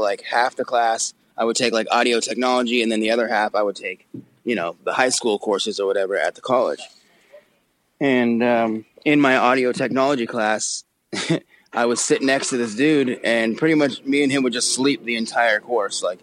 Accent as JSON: {"language": "English", "region": "British Columbia", "country": "Canada", "tie": "born or raised there", "said": "But I grew up in Canada pretty much I would say life, because, you know, growing up as a kid and stuff, that's pretty much where it counts when you say where are you from. But yeah, my dad is American and my mom was Canadian."}